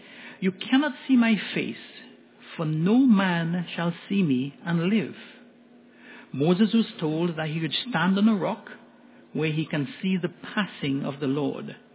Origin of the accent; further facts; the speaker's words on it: Trinidad & Tobago; which is something that was drilled into our heads when I was growing up in Trinidad.